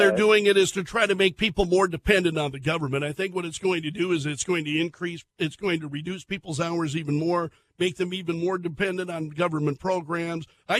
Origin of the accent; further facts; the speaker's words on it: Sioux Falls, South Dakota, United States; I'm from Sioux Falls, South Dakota, and sitting in for Jerry today.